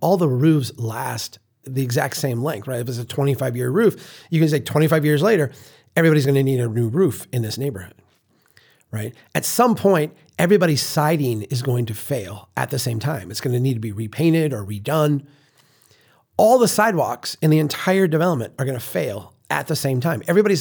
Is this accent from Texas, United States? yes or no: no; Brainerd, Minnesota, United States; in my presentations, I show my hometown of Brainerd and its evolution.